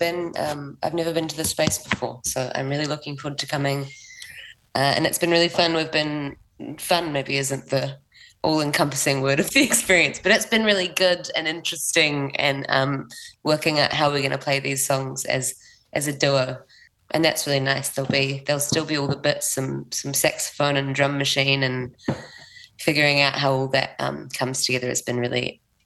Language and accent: English; Victoria, Australia; now in Auckland, New Zealand; I'm from Gippsland, Australia, currently living in Tamaki Makaurau, Auckland.